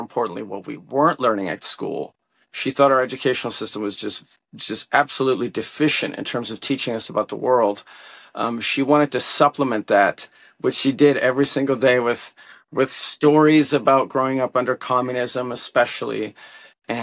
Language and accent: English; Chicago, Illinois, United States; So I was born in America, but my mom is Czech and my dad is Yugoslav. And I was growing up in Chicago, which is a pretty conservative place.